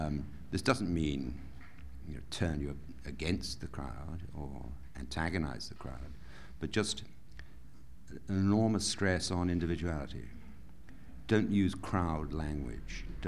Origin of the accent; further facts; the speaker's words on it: Swansea, Wales, United Kingdom; Then I grew up in Swansea in South Wales.